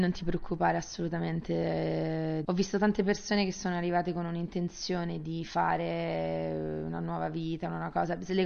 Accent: Rome, Lazio, Italy; also born or lived in England; Ho 32 anni, è nata e cresciuta a Roma. Dopo la laurea che ho fatto in Inghilterra, sono tornata a Roma

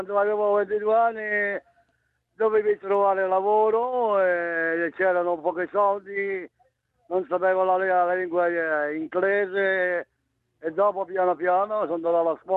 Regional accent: Abruzzo, Italy; moved away as an adult; now in Australia; Io sono dall'Abruzzo, sono 47 anni che qui in Australia.

